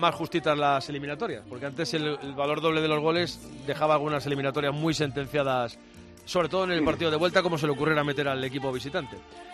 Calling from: Getafe, Community of Madrid, Spain; de Getafe.

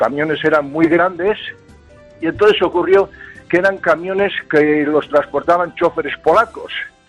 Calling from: Sant Cugat del Vallès, Catalonia, Spain; de San Cugat del Vallés.

